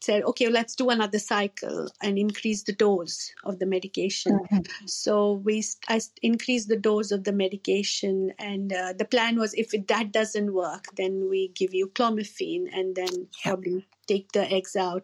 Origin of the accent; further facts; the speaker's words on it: India; now in New Zealand; I'm originally from India. I've been in New Zealand for almost 10 years now. I'm a GP. I work in North Shore.